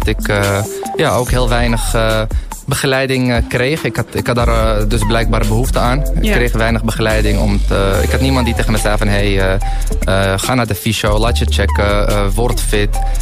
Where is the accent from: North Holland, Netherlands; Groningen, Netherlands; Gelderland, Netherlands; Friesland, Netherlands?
North Holland, Netherlands; Amsterdam; Nou, ik kom zelf uit Amsterdam Nieuw-West-Geuzeveld.